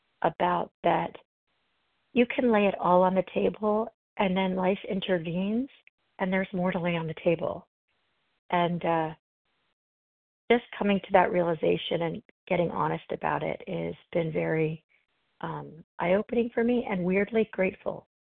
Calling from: Los Angeles, California, United States; calling from Los Angeles.

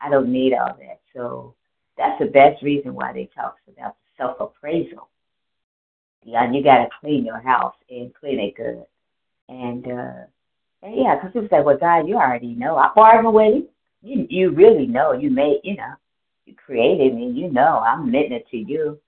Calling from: Georgia, United States; No, I'm calling from Georgia now. Yes, I've been in Georgia.

